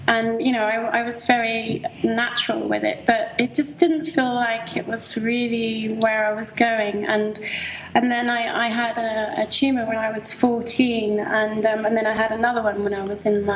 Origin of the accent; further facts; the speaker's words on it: London, United Kingdom; accent: British; also born or lived in Cornwall; I'm originally from London, the UK, and I lived in the city half my life, and near the ocean the other half. I loved Cornwall.